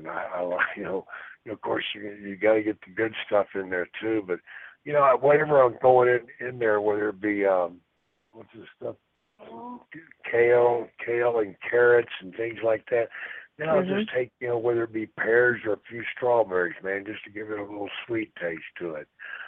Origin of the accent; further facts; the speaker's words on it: Texas, United States; You know, I was raised in Texas. I'm not from Stone Mountain.